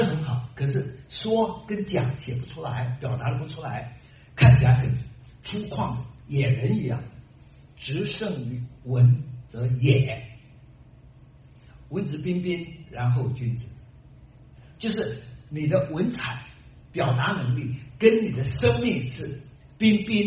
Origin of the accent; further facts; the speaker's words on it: Taiwan; 我从小在台湾读书